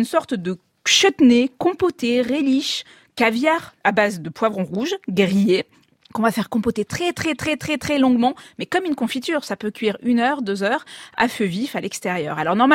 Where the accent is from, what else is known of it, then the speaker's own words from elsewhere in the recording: Provence-Alpes-Côte d'Azur, France; Moi, je peux enfin le dire, je suis provençale et je n'aime pas le melon.